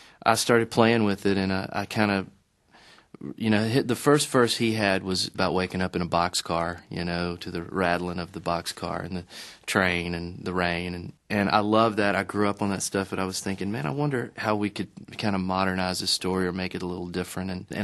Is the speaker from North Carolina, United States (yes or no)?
yes; North Carolina, United States; which is really weird to make that connection with growing up in North Carolina